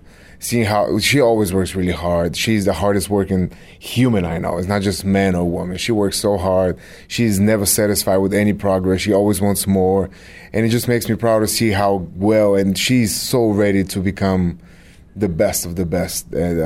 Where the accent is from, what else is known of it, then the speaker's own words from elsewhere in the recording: Plovdiv, Plovdiv Province, Bulgaria; And the mayor came from Bulgaria, from Plovdiv, my hometown, gave me the key.